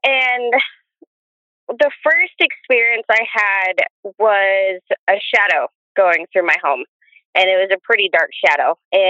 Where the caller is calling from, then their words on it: Oregon, United States; We're in Oregon.